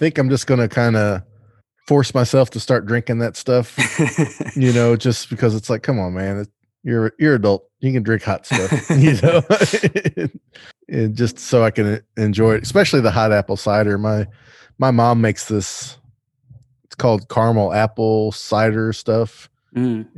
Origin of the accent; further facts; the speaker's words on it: the South, United States; I'm from the South, so all our tea is cold and it's sweet.